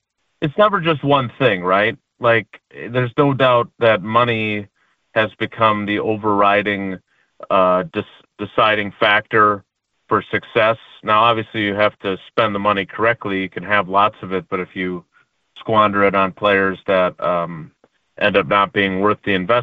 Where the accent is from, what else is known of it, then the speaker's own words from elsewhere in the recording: Milwaukee, Wisconsin, United States; I grew up in Milwaukee.